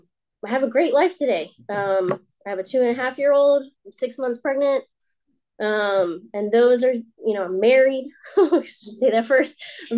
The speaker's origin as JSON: {"language": "English", "town": "Amherst", "country": "United States", "tie": "born or raised there", "said": "I grew up in Amherst. I always say an hour south of here, but it's like, I guess, 2 hours south of here."}